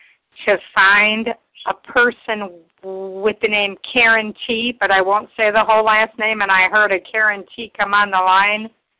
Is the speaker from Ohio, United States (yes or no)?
yes; Ohio, United States; My first initial is J, and I'm from Ohio.